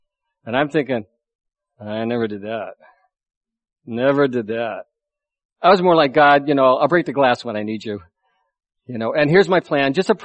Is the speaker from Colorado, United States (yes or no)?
yes; Boulder, Colorado, United States; also born or lived in Spokane, Washington / Massachusetts; So I was born in Spokane, Washington, where my mom was from. And then we moved right next door, I shared earlier, to Massachusetts. Okay, and I went to kindergarten in Massachusetts. And then, I think I got the order wrong last time, but then we moved to Boulder, Colorado.